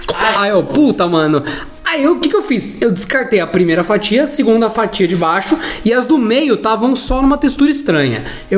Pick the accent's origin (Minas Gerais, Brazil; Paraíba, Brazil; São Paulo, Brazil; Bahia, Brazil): São Paulo, Brazil; São Vicente; Sou de São Vicente.